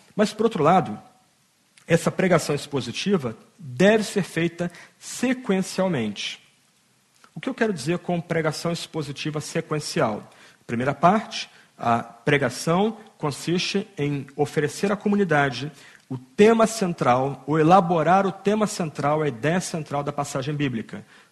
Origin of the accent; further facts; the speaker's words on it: Brazil; No Brasil, eu vou falar de onde eu venho